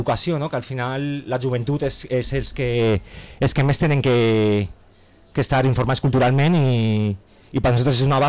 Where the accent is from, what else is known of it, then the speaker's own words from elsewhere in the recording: Benicàssim, Valencian Community, Spain; also born or lived in Madrid; És el meu poble, on jo m'he criat, i el que estime en tota la meva força.